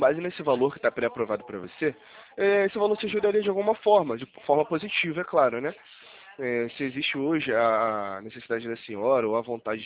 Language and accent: Portuguese; Rio de Janeiro, Brazil; eu sou aqui do centro do Rio de Janeiro.